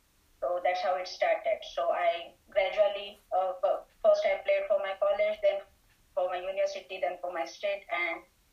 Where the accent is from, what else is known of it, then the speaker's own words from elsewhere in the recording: Solapur, Maharashtra, India; So I grew up in a city called Solapur, in the state of Maharashtra, India.